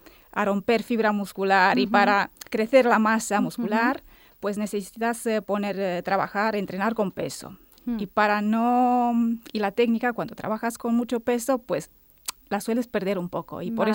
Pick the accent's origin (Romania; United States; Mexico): Romania; now in Formentera, Spain; Conocí a mi marido cuando estaba de vacaciones en Rumanía, me crié en Rumanía, y hace 20 años que estamos aquí.